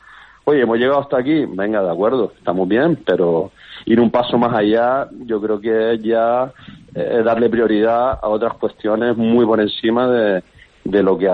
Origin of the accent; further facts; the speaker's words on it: Canary Islands, Spain; pues nosotros como canarios estamos acostumbrados a ese césped duro, a esa humedad